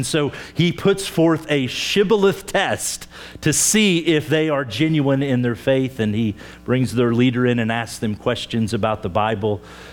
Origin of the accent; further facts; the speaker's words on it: Oklahoma, United States; I'm from Oklahoma. You guys note from time to time, boy, he talks kind of funny, has a little drawn out.